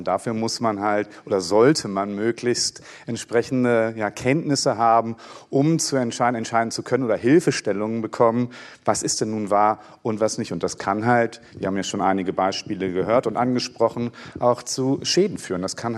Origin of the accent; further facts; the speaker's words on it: West Germany, Germany; ich bin in Westdeutschland aufgewachsen